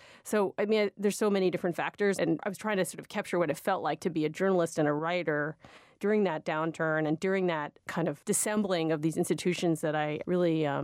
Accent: New York, United States; I grew up in the Village. We have an apartment. My parents have been there since 68.

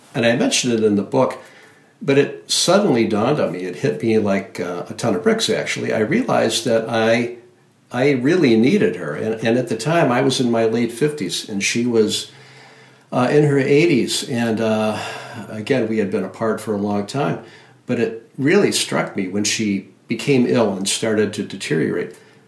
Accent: Detroit, Michigan, United States; Yeah, I grew up in the Detroit area in the late 50s, early 60s, and I came from a family from the South, and they arrived here with some inherent biases.

